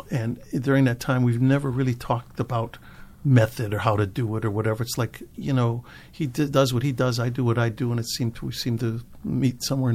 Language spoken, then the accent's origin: English; Chicago, Illinois, United States; thank God I'm being from Chicago and growing up, you know, he grew up on the South Side, I grew up on the West Side.